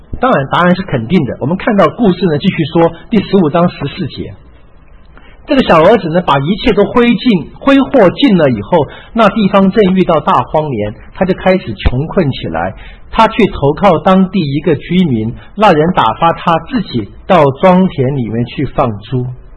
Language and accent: Chinese; Taiwan; 我们台湾话说消想，是不是啊？